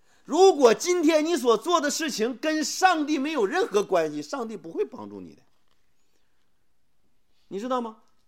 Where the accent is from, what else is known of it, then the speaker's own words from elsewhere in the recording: Jixi, Heilongjiang, China; 我的家乡鸡西教会年前卖房子